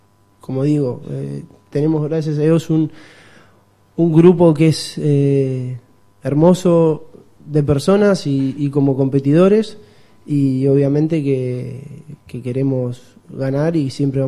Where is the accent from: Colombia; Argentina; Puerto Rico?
Argentina; somos argentinos, lo seremos toda la vida, y si nos sacan sangre sale celeste y blanca.